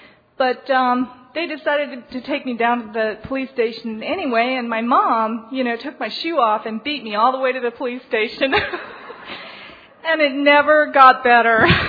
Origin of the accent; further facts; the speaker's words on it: Mesa, Arizona, United States; I'm from Mesa, Arizona, and I'm an alcoholic.